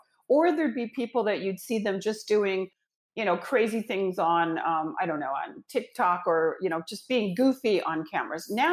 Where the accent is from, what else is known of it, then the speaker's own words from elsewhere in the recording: Los Angeles, California, United States; Yeah, I was born in Hollywood, Los Angeles. You know, I grew up in a really entertainment capital.